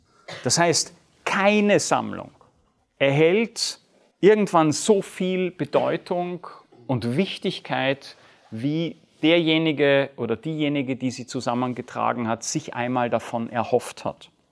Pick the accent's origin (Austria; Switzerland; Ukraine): Austria; Das Österreichische, wo ich herkomme